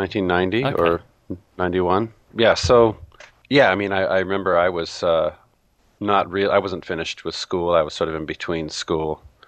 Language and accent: English; Portland, Oregon, United States; And there was a neat store in downtown Portland where I was at the time, where I grew up in Portland, Oregon.